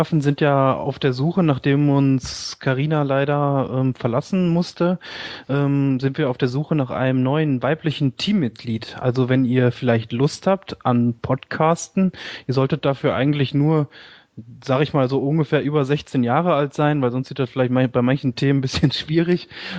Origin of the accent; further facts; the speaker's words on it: North Rhine-Westphalia, Germany; born there; ich komme ursprünglich, geboren bin ich im Kreis Borken, und da sagte man das so ganz normal, Leitungswasser